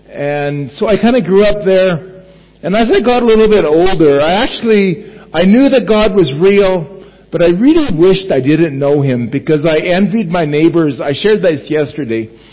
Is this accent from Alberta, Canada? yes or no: yes; Alberta, Canada; I'm from Canada, and I'm from the northern part of Canada, about 1,000 kilometers north of the U.S. border in the province of Alberta. I'm a farmer. My grandfather migrated from Sweden, so my roots are from there originally, but I don't even speak the language